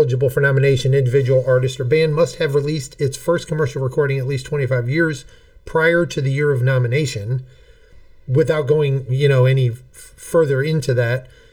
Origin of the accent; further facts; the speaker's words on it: United States; And frankly, probably because I'm an American and not as knowledgeable.